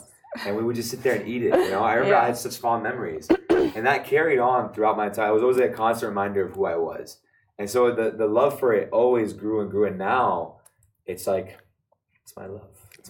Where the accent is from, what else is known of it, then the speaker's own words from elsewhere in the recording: United States; I am Arab American, but the Arab comes first. It's just how it is, you know? My identity, I grew up in the States. Part of my identity is the States.